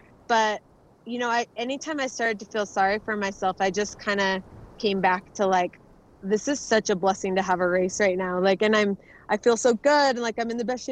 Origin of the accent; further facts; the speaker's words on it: Arizona, United States; I'm training for the marathon project here in my home state of Arizona.